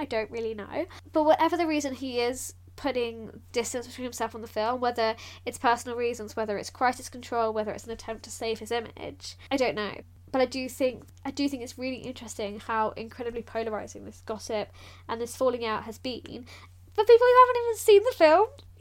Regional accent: London, United Kingdom; I'm from London. I haven't yet been to America. I've certainly never been to Alabama.

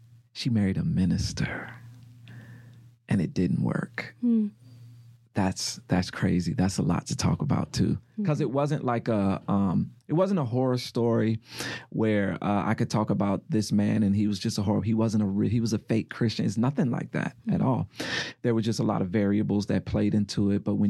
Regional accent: United States; You know, coming from poverty, growing up in Greenfield, what is now James Crossing.

